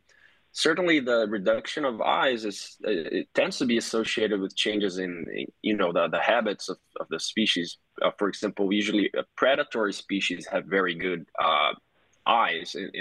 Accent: Brazil; I'm originally from Brazil, and it's the country with the highest diversity of species

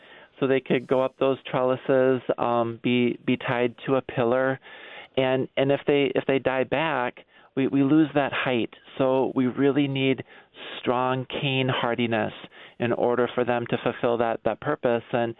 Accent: Milwaukee, Wisconsin, United States; When I was a kid growing up in the Milwaukee area

